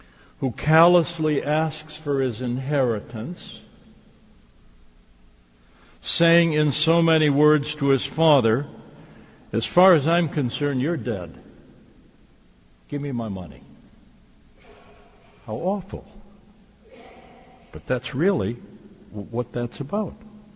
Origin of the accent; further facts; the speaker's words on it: Racine, Wisconsin, United States; down in Racine, my hometown